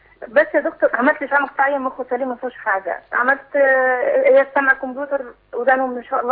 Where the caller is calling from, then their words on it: Egypt; من مصر ناطور.